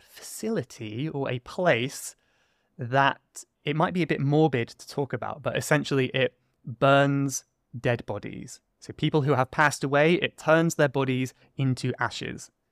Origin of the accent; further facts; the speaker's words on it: South West England, United Kingdom; I am from Cornwall, which is in the southwest of the UK, not far from France across the sea. So it's a very rural place, lots of countryside, not really any big cities